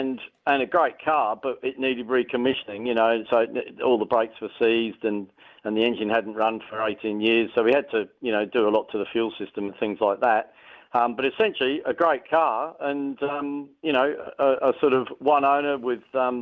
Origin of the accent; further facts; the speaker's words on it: London, United Kingdom; And as you can probably detect from my accent, I was born there and grew up in London.